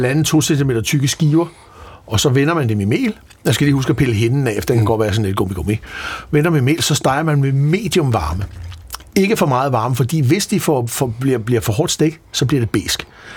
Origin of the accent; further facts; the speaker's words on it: Italy; now in Denmark; Hjemme i Italien, der har vi masser af kardonger.